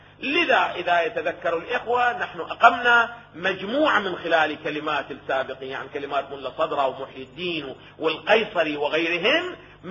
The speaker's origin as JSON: {"language": "Arabic", "country": "Iraq", "said": "الجرجير او الرشاد اللي عندنا في العراق"}